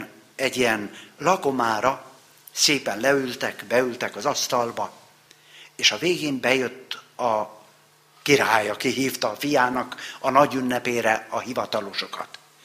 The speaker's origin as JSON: {"language": "Hungarian", "town": "Târgu Mureș", "region": "Mureș County", "country": "Romania", "tie": "born or raised there", "said": "Én Marosvásárhelyen nőttem fel"}